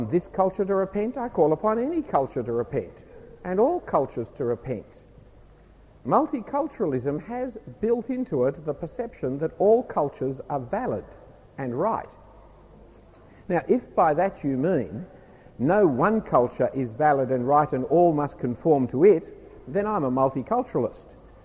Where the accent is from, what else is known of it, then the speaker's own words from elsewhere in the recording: Australia; The Australian culture is profoundly evil. And yet I'm an Australian.